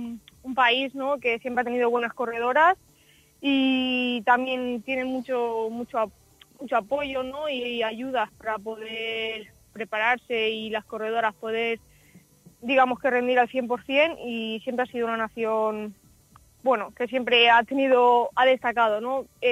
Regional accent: Valencian Community, Spain; ahí conseguí ser la mejor valenciana

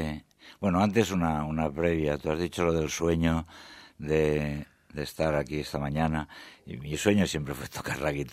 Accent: Gestalgar, Valencian Community, Spain; Yo nací en Gestalgar, mi pueblo pequeño de la Serranía, y en mi casa éramos panaderos, éramos horneros, ¿no?

